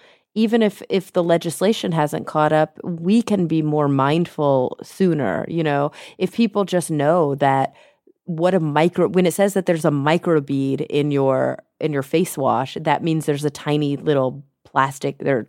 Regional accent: Texas, United States; moved away; I was born and raised in Texas. Growing up, there was no regard.

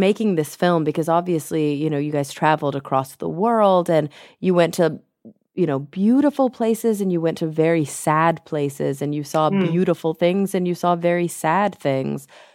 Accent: Texas, United States; moved away; I was born and raised in Texas. Growing up, there was no regard.

